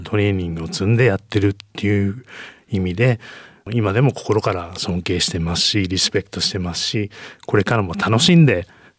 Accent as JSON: {"language": "Japanese", "country": "New Zealand", "tie": "born or raised there", "said": "もちろんジャパンです、はい、そうですね、ニュージーランド育ちですから"}